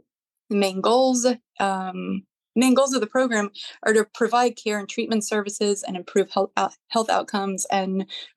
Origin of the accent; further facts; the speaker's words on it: West Virginia, United States; So I'm a native West Virginian. I grew up in the Eastern Panhandle. Some people would argue that's not West Virginia, but I argue that it is.